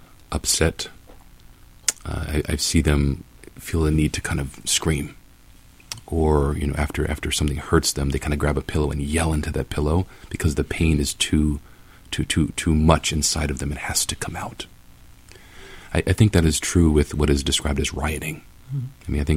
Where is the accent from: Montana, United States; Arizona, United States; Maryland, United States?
Maryland, United States; Baltimore; After, you know, my hometown, I'm from Baltimore, after Freddie Gray was killed down there.